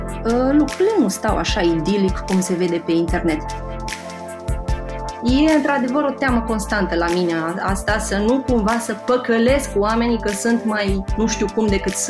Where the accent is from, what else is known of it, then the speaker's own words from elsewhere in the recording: Iași, Iași County, Romania; now in Bucharest, Romania; am aterizat în București. Am plecat din Iași și am aterizat în București.